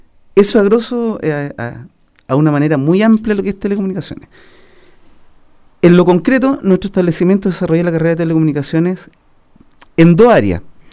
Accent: Rancagua, O'Higgins, Chile; now in Santiago, Chile; Llevo acá en Santiago un año. Sí, ¿ya? Cerquita, ¿sí? En realidad. De provincia, Rancagua.

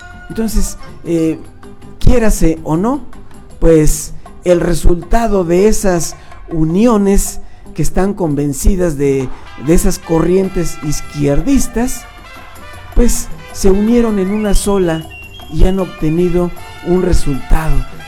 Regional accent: Mexico

